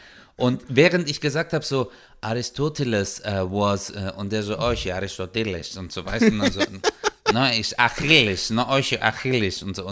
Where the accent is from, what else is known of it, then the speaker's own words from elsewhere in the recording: Samsun, Turkey; now in Germany; wir kommen ja aus Samsun, also Samsuda, kennen ja viele nicht noch, Trapazuda, Samsuda.